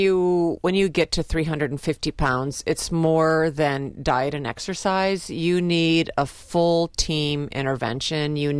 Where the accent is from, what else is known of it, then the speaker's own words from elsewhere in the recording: Iowa, United States; Yay. We're from Iowa. Woo, woo, woo. Sorry, we're from Iowa.